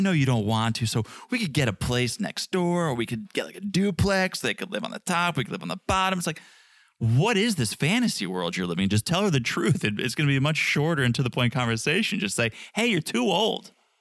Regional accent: United States; But it's not my culture. I'm an American.

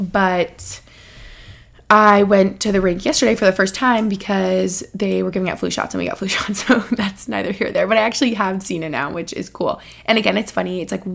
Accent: Albany, New York, United States; being so close to where I grew up in Albany, New York, being close to my mom, my bestie Hannah, she still lives in Albany

